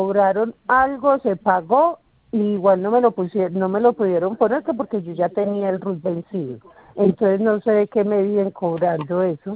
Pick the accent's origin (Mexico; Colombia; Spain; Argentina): Colombia; como yo soy de Colombia